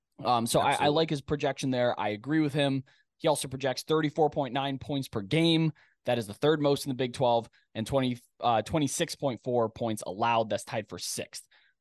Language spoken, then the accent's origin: English; Cleveland, Ohio, United States; accent: Cleveland; that is my Cleveland accent coming through there.